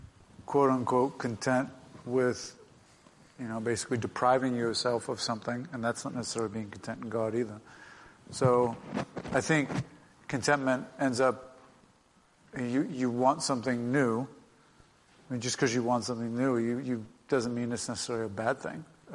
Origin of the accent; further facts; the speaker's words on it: Massachusetts, United States; I am from Massachusetts.